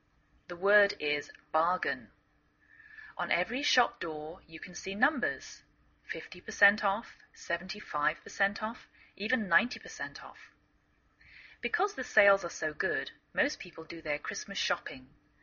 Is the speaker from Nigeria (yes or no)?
no; England, United Kingdom; now in United States